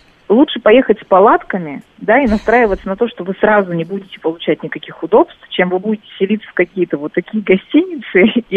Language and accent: Russian; Kamchatka Krai, Russia; я, если ты помнишь, родилась и выросла на Камчатке 25 лет.